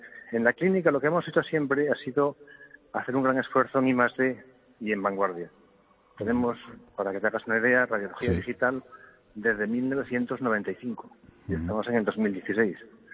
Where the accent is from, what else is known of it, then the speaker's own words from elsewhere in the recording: Asturias, Spain; Yo soy asturiano y soy de Tierrina.